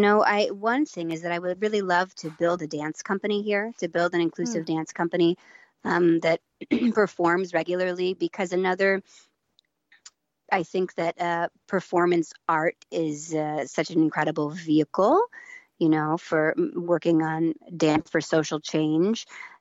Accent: Maine, United States; finally come home to my home state, you know, my home state of Maine, where I'm from.

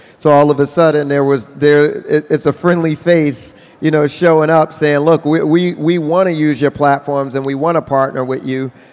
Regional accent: Philadelphia, Pennsylvania, United States; My background, I come from Philadelphia.

